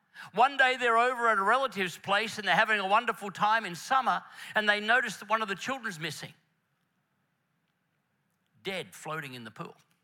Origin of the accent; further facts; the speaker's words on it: Queensland, Australia; Not that you have any of that in Victoria, but I'm from Queensland.